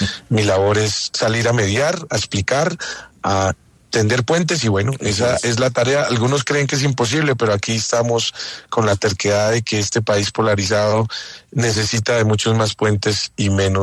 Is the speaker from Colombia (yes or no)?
yes; Socha, Boyacá, Colombia; en los pueblos como Socha, mi tierra, la única plática que hay para invertir es la regalías del carbón.